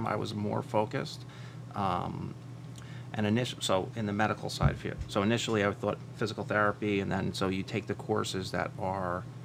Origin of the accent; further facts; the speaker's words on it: Clifton, New Jersey, United States; Believe it or not, Daniel, I grew up right here in Clifton, New Jersey, and I loved growing up here.